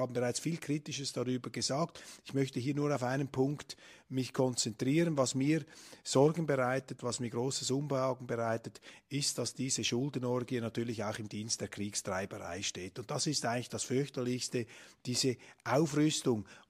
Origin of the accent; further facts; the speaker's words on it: Switzerland; als geschichtsinteressierter Mensch, als Bürger Europas, als Schweizer